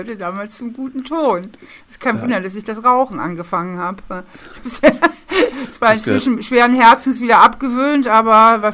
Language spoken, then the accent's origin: German; Hamburg, Germany; Ich bin in Hamburg aufgewachsen.